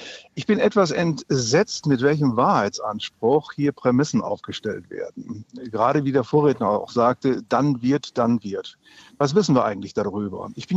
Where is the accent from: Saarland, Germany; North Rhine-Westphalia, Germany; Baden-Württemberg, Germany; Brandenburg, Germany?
North Rhine-Westphalia, Germany; Essen; hier in meiner Heimatstadt in Essen